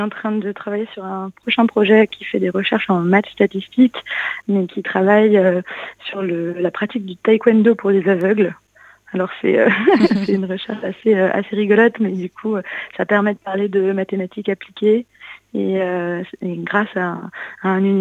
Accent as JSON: {"language": "French", "town": "Rennes", "region": "Brittany", "country": "France", "also_born_or_lived": "Bordeaux", "said": "moi, je suis originaire de Rennes, donc je suis revenue à Rennes, mais j'ai fait mes études à Bordeaux"}